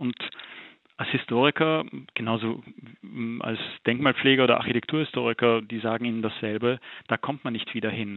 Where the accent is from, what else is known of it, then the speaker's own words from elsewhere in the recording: Austria; now in Switzerland; Ich bin ein Österreicher, der in der Schweiz lebt.